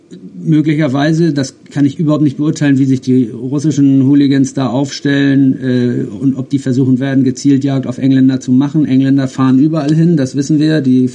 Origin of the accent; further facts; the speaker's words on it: Germany; wenn wir jetzt als Deutsche auffallen